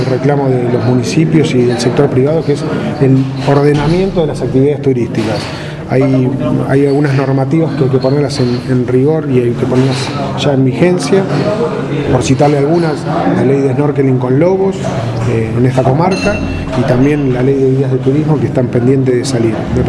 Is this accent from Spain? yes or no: no; Madrid, Argentina; also born or lived in Trelew / Buenos Aires; soy de Madrid, en realidad nací en Trelew, pero viví toda la vida en Madrid. Me fui a estudiar a Buenos Aires